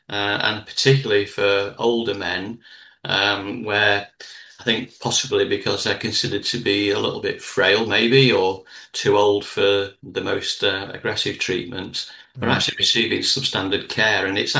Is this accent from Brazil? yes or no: no; Altrincham, North West England, United Kingdom; the community in Cheshire where I live. And it was mainly around my work in my hometown of Altrincham